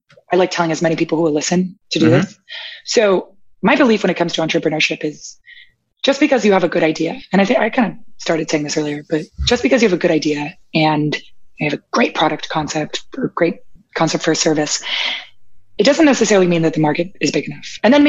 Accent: Canada; I'm Canadian and I recently got my US visa

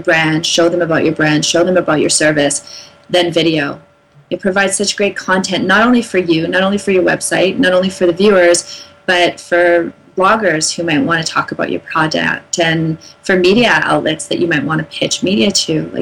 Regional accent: Canada; as a Canadian

